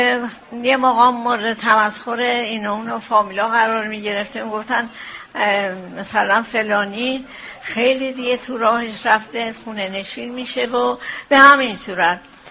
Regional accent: Iran; ما همه ایرانی هستیم، مذهبمون شیعه هست،

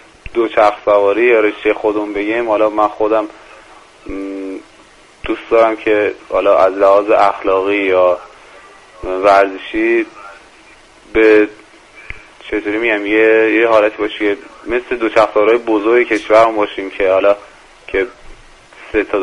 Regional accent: Qods, Tehran Province, Iran

